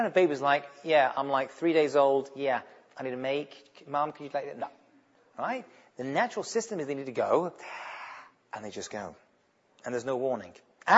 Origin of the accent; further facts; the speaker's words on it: England, United Kingdom; now in United States; I come from England. Get a cup. No. Here they have small, medium, and bucket.